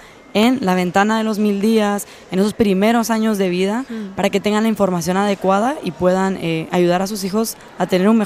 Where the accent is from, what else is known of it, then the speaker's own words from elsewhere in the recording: Guatemala; Yo soy guatemalteca, mi enfoque y mi corazón entero está en Guatemala